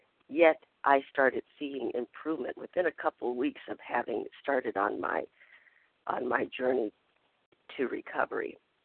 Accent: Minnesota, United States; from Minnesota.

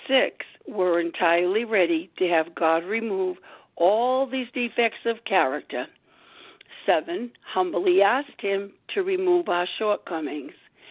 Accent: Rhode Island, United States; I am from Rhode Island.

